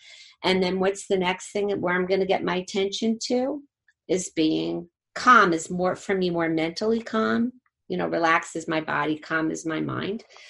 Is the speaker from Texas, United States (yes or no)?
no; Jersey City, New Jersey, United States; Well, I'm from Jersey City, so I like wear like a sailor.